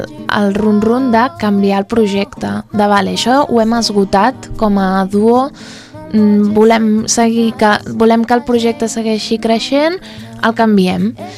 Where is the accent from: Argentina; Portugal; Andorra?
Portugal; Lisbon; Catalan is a second language; jo sóc portuguesa, però portuguesa de Lisboa.